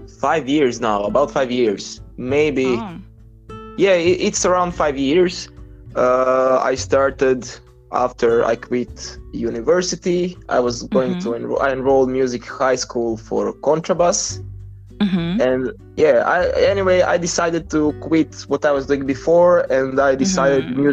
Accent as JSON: {"language": "English", "country": "Croatia", "second_language": "English", "said": "I'm from Croatia"}